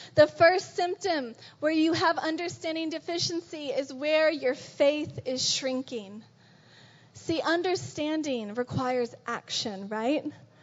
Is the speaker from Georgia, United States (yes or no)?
yes; Atlanta, Georgia, United States; When I was growing up in Atlanta, I did my best as a good Christian girl growing up in the South